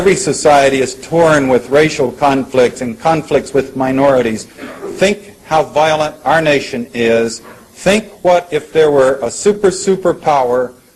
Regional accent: Texas, United States; As a Texan, I can say that.

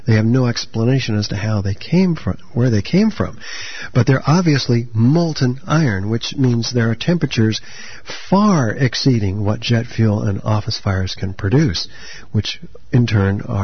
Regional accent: San Francisco, California, United States; I'm an architect of 23 years. I'm a member of the American Institute of Architects. I'm from the San Francisco Bay Area.

